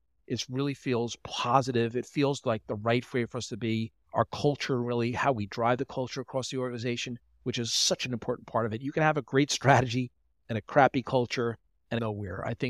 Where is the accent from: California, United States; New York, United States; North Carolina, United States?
New York, United States; now in Delaware, United States; I live in, right now, I'm in the beach house in Delaware, but I'm from New York and Long Island.